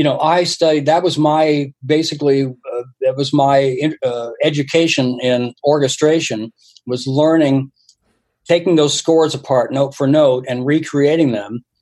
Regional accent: Ottawa, Ontario, Canada; also born or lived in Toronto; now in United States; where I grew up, I was born in Toronto, but I spent most of my early years in Ottawa because my dad was in the military.

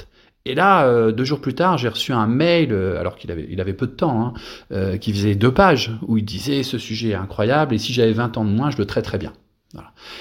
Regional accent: Hauts-de-France, France; born there; j'ai fini par revenir dans ma région natale, à l'Université de Lille

